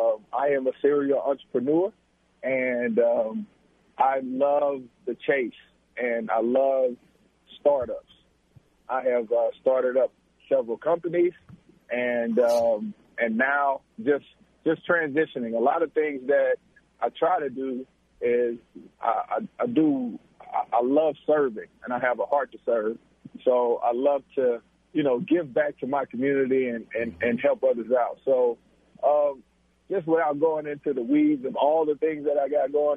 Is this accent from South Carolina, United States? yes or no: no; Monroe, Louisiana, United States; I'm from Monroe, Louisiana. I grew up playing basketball in my backyard in a dirt pile.